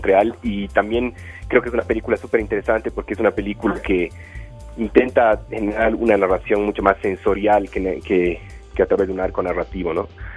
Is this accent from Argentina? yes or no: no; Bolivia; Sucede que en Bolivia nosotros no tenemos ningún tipo de apoyo para realizar cine.